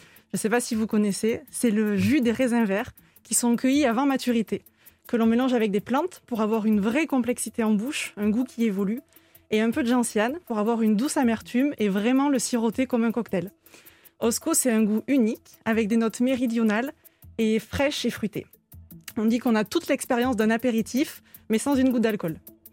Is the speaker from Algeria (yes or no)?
no; Toulouse, Occitanie, France; De Toulouse.